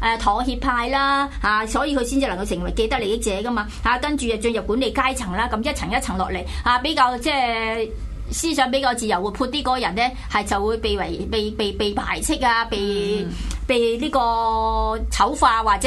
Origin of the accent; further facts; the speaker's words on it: Hong Kong; 尤其是我覺得我哋喺殖民地保護之下成長嘅人咧